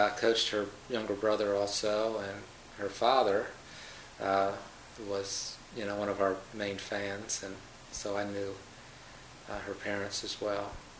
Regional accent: Baltimore, Maryland, United States; I grew up in Baltimore, Maryland, where I attended private schools.

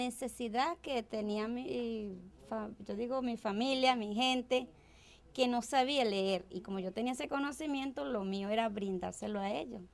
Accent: Yaracuy, Venezuela; vengo de Venezuela, estaba en Yaracuy.

